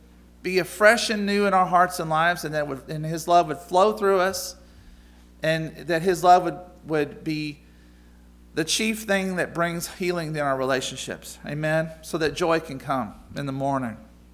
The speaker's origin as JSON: {"language": "English", "country": "United States", "tie": "born or raised there", "said": "my mother and I, we were raised right in the Alabama-Tennessee line"}